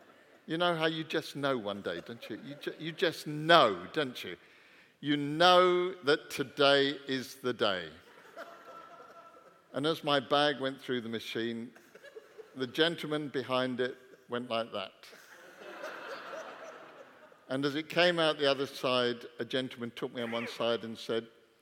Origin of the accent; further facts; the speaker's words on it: England, United Kingdom; Now, I was brought up in England. And as an Englishman, I learned from an early age